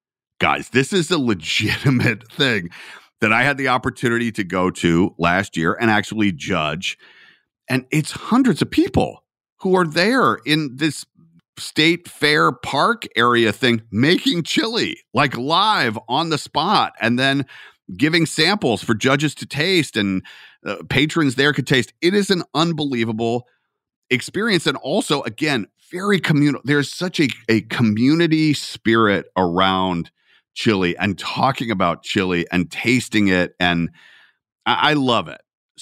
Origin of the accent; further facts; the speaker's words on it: Atlanta, Georgia, United States; I'm from Atlanta.